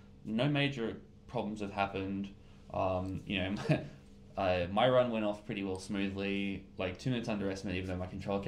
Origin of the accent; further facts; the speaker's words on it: Adelaide, South Australia, Australia; I'm from Adelaide, South Australia.